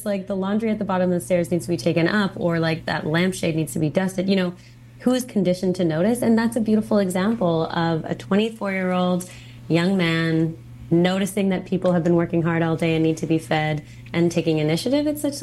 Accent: British Columbia, Canada; There's so much water here. That's what we do for recreation as British Columbians.

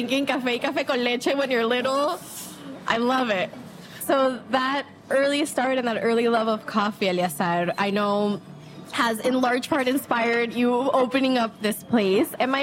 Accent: Miami, Florida, United States; My family's from Venezuela. I grew up in Miami.

